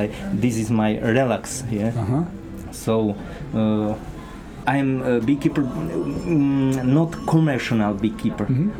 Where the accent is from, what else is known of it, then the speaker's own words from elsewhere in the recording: Zázrivá, Žilina Region, Slovakia; English is a second language; I'm from Zazriva here. I have born here.